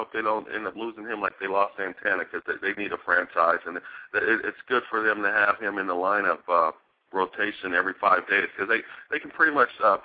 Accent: Long Beach, California, United States; she's really a big-time star in my hometown, Long Beach, California.

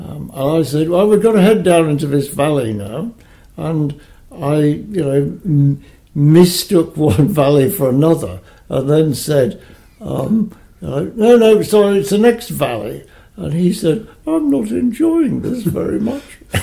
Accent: Gateshead, North East England, United Kingdom; also born or lived in Newcastle upon Tyne; So I was born in Newcastle-upon-Tyne. My parents lived in Gateshead. So I spent the first 3 years in Gateshead. And all the family, you know, were from Tyneside.

